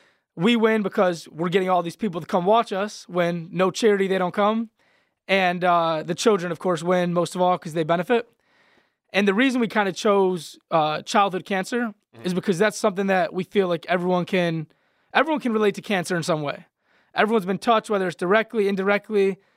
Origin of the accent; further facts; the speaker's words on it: Berkeley, Michigan, United States; did a show this summer in my hometown of Berkeley, Michigan.